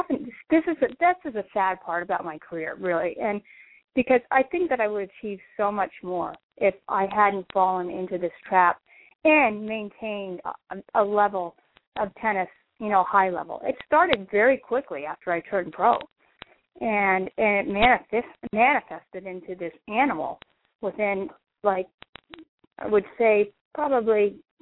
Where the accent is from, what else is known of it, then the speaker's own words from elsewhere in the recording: Canada; as soon as I turned pro, I immediately was … You know, I was from Canada.